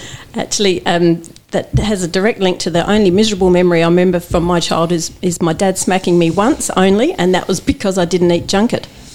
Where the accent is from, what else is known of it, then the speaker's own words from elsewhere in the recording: Pinery, South Australia, Australia; also born or lived in Balaclava; I was born in Balaclava and was raised at Pinery on the 9 Mile there with my mum and dad and brother Andy and sister Gay, and had a very happy, carefree, wonderful childhood